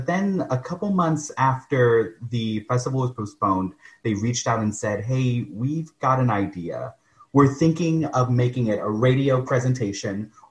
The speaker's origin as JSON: {"language": "English", "town": "El Paso", "region": "Texas", "country": "United States", "tie": "born or raised there", "moved": "as an adult", "lives_now": "Boston, United States", "said": "I'm from El Paso, born and raised. I went to El Dorado High School, and I came to Boston for college."}